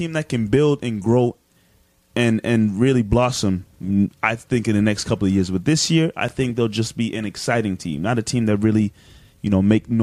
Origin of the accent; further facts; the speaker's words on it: Boston, Massachusetts, United States; You know, I'm from Boston. I'm a Celtics fan. I'm always going to root for the Celtics.